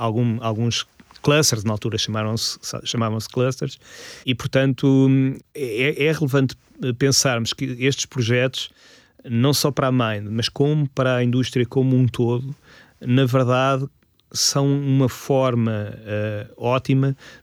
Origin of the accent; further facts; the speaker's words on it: Portugal; para já porque somos portugueses e temos orgulho nisso.